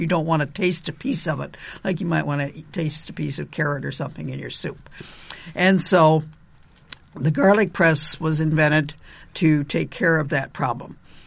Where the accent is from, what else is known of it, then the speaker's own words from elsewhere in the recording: Illinois, United States; I grew up in Illinois.